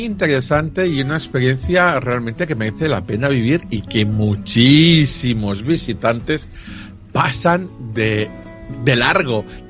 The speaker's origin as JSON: {"language": "Spanish", "country": "Spain", "said": "Y ya que somos españoles y nos vamos a Nápoles"}